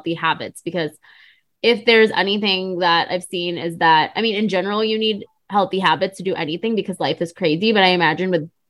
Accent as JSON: {"language": "English", "region": "Illinois", "country": "United States", "said": "So yeah, we're both from Illinois."}